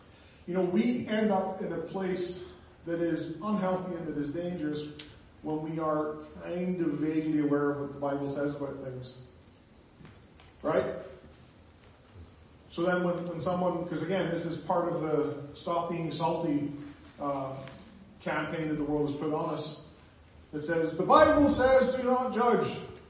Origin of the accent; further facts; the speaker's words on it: Ireland; I say we, I'm Irish, you're Canadian.